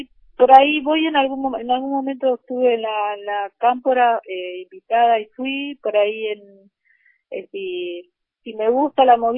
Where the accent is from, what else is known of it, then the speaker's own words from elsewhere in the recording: Quilmes Oeste, Buenos Aires, Argentina; bueno, me crié en Quilmes Oeste, barrios populares